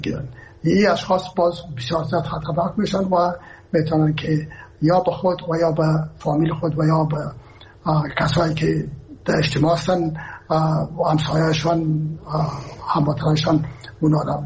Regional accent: Herat, Afghanistan; من که اصلا از هرات هستم و پدر و مادر من هرات هستن

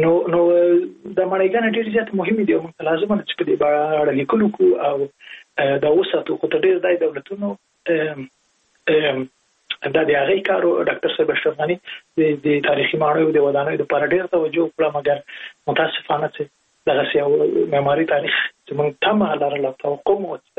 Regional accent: Jalalabad, Nangarhar, Afghanistan; زه په جلال آباد کې لوی سوی

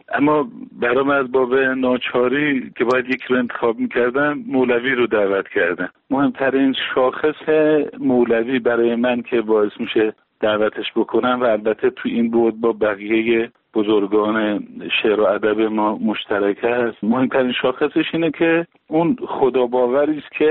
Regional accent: Iran; برای من به عنوان یک ایرانی

